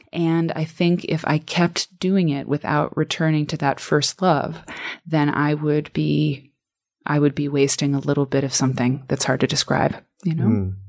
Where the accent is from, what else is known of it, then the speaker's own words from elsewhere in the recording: Iowa, United States; I'm from Iowa, and I think it's so sad